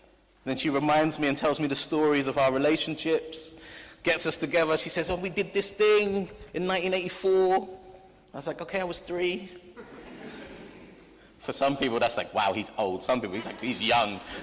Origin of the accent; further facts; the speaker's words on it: London, United Kingdom; I don't speak Swahili. I'm from Southeast London.